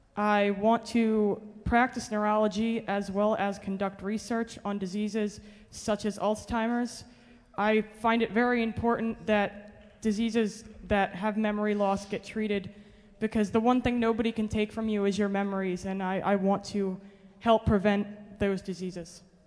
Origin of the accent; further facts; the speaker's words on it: Cherry Hill, New Jersey, United States; So I recently graduated from Camden Catholic High School in my hometown, Cherry Hill.